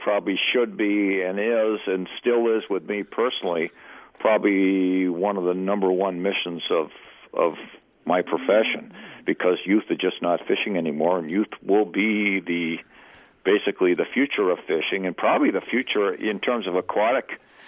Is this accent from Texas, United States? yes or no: no; Worcester, Massachusetts, United States; Well, when I grew up in Massachusetts in Worcester, a pretty large city right in the central part of the state.